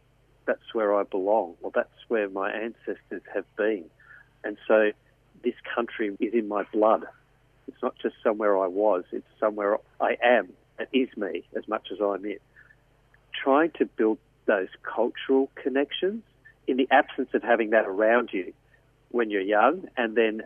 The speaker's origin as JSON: {"language": "English", "town": "Yarrawonga", "region": "Victoria", "country": "Australia", "tie": "born or raised there", "said": "I grew up in Yarrawonga in Victoria, so Yarrawonga is only 50 kilometres from Shepparton."}